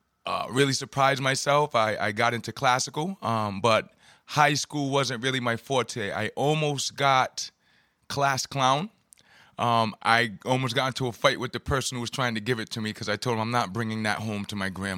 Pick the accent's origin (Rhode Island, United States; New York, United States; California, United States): Rhode Island, United States; Providence; I grew up here in Providence. You know, I was basketball and girls and all that sort of stuff.